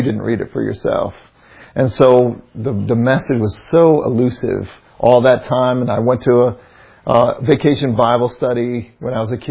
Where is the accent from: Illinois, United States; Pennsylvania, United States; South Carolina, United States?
Illinois, United States; And so my background, I was raised near Chicago, and it was a little town.